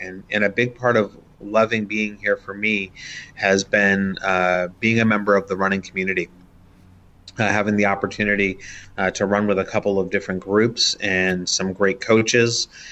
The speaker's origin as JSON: {"language": "English", "region": "Connecticut", "country": "United States", "tie": "born or raised there", "moved": "as an adult", "lives_now": "California, United States", "said": "I grew up not here in California, where the weather is perfect, but on the East Coast in Connecticut."}